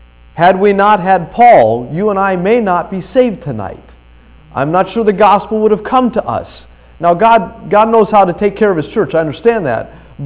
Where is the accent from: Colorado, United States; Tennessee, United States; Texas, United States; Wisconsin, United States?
Colorado, United States; I'm from Colorado, that would be cool.